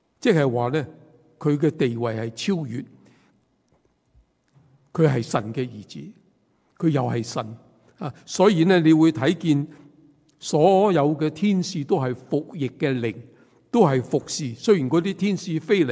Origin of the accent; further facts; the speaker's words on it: China; born there; 我说我们在大陆出世，我们都没有出世子，我们都没有这些证明